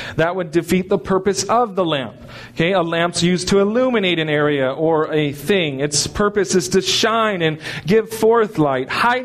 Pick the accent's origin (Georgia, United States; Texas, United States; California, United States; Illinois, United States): California, United States; also born or lived in Okinawa; I grew up in Southern California. We really didn't have four seasons, and so coming here, and then I was in Okinawa for 10 years